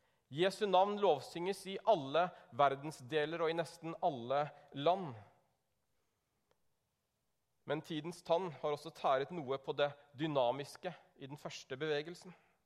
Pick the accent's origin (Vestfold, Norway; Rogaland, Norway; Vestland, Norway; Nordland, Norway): Vestfold, Norway; Larvik; Opprinnelig er jeg fra Larvik, gift med Lena fra Bergen